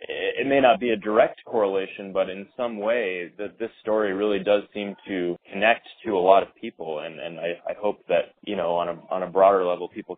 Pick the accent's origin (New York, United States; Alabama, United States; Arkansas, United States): Arkansas, United States; also born or lived in Canada; I was born in Canada and I grew up in Arkansas, which are polar opposites of each other, pretty much.